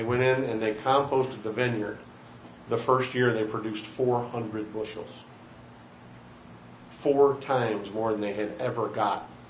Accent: Missouri, United States; I'm from Missouri. I want you to show me.

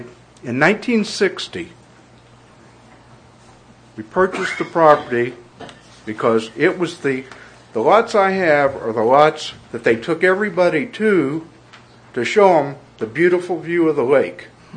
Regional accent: Washington, Missouri, United States; I'm from Washington, Missouri. I had to drive down here because I couldn't get information about what was going to be proposed.

